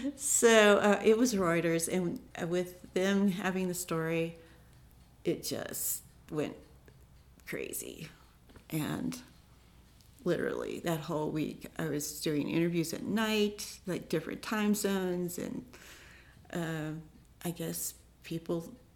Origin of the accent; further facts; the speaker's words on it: Nederland, Colorado, United States; someone would ask you, "Where are you from?" "I'm from Nederland."